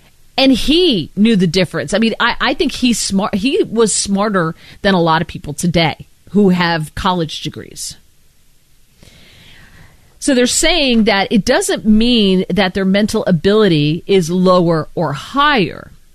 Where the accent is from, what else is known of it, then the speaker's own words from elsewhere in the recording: East Coast, United States; And because growing up on the East Coast, if you're heading north, the ocean is on your right.